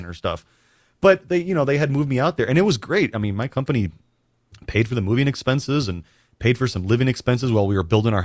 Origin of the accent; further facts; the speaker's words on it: South Dakota, United States; also born or lived in San Diego / Arizona; I moved from San Diego, so I was a Chargers fan out there, but I grew up in South Dakota as a Broncos fan.